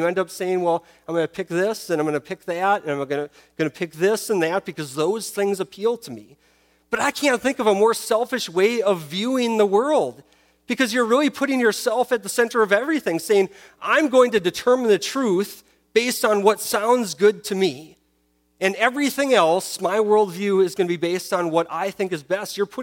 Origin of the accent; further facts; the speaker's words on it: Minnesota, United States; Now, growing up in Minnesota, I always knew that there were certain constellations that would only appear during winter.